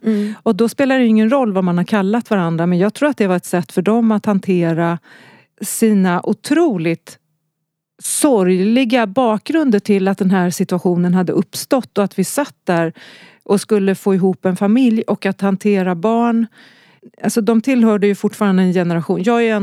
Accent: Gävle, Gävleborg County, Sweden; born there; also born or lived in Skövde; Jag är född i Gävle. Mm. Och sen så bodde jag ett par år i Skövde.

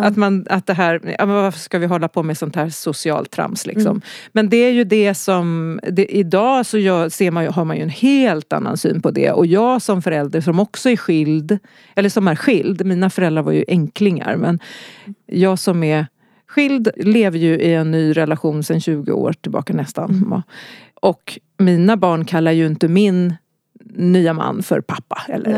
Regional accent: Gävle, Gävleborg County, Sweden; born there; also born or lived in Skövde; Jag är född i Gävle. Mm. Och sen så bodde jag ett par år i Skövde.

